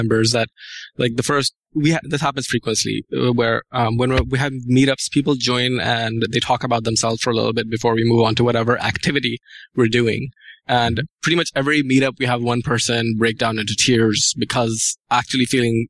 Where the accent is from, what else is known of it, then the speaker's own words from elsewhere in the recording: Pakistan; I'm from Pakistan originally